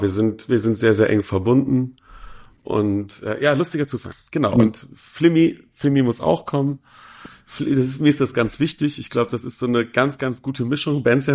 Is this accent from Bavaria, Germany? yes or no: no; North Rhine-Westphalia, Germany; now in Berlin, Germany